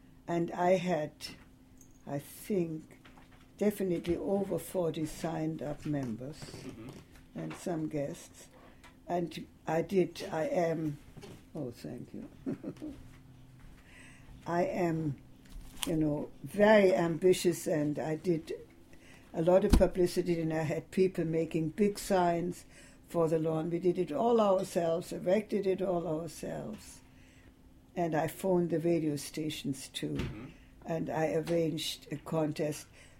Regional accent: Burnaby, British Columbia, Canada; But they wouldn't let me join because I was from Burnaby.

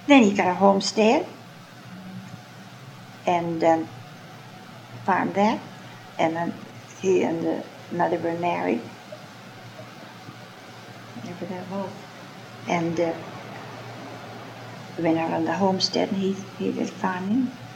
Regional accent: Vancouver, British Columbia, Canada; I was a city girl. And I come from the Kitsilano out there

